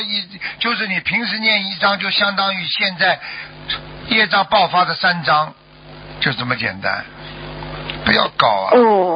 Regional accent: China; 所以你看我们中国人还喜欢藏一点

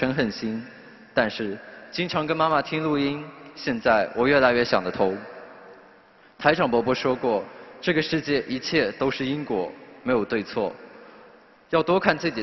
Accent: Shanghai, China; 大家好，我是来自上海的

